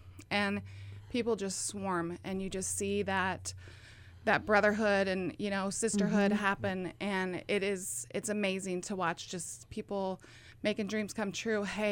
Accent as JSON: {"language": "English", "region": "California", "country": "United States", "lives_now": "Oregon, United States", "said": "that I have now been in Oregon for almost 20 years and really wanted to hunt and fish. I've fished, but I'm from California."}